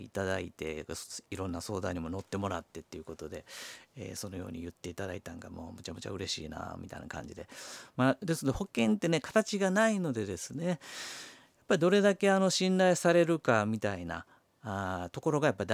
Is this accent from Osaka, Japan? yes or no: yes; Sakai, Osaka, Japan; now in Kyoto, Japan; 平成元年からですね、京都に来て今の仕事をやってるんですけど、ですので私大阪の堺出身なので、京都にはですね全然もう知り合いも友人知人もいないという状況から始めたんで